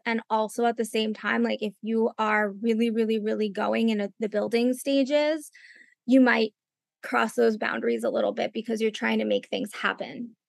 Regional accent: New York, United States; And I come from New York, so like I can grind and I can hustle

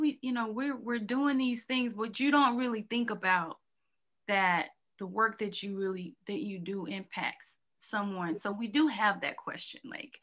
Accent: Arkansas, United States; we're from Arkansas, born and raised, both of us.

